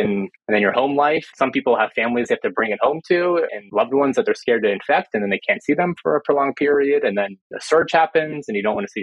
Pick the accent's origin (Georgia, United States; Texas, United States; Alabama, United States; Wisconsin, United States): Alabama, United States; Mobile; Sure. So I grew up in Mobile, Alabama.